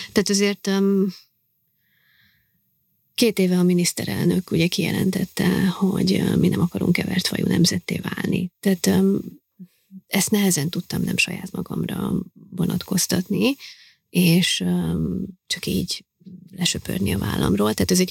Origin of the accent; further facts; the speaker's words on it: Hungary; Hiszen ott nőttem fel, Magyarországon születtem, az édesapámmal is magyarul beszélünk egymás között. Nagyon büszke vagyok a magyarságomra.